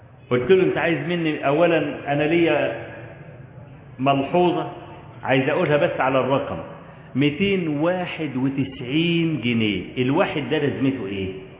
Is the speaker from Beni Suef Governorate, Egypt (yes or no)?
no; Kafr El Sheikh Governorate, Egypt; جاء عندنا في كفر الشيخ، في عندنا في المحافظة